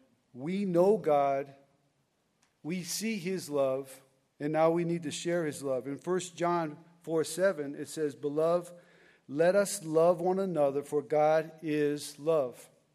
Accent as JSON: {"language": "English", "region": "Connecticut", "country": "United States", "said": "I'm originally from Connecticut, and my wife is too."}